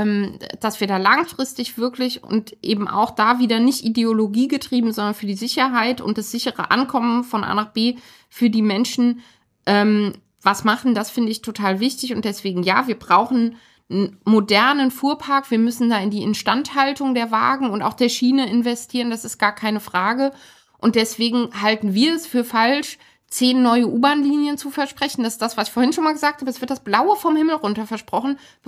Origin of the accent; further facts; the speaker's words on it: West Germany, Germany; Ich komme aus Westdeutschland ursprünglich.